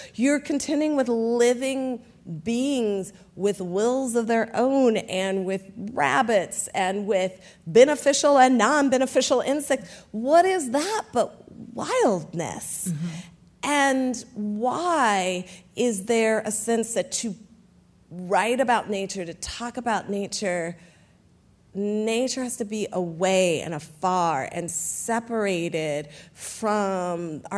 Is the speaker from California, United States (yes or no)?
yes; California, United States; also born or lived in Colorado; I am a child of the American West. That's the landscape. I was born in Colorado. I was raised in California. I now live in Colorado again.